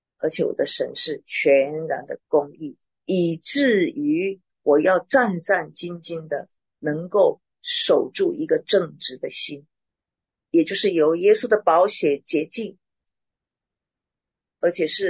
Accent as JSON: {"language": "Chinese", "country": "China", "said": "应该是很容易让我们中国人记住这首诗歌的调子的。"}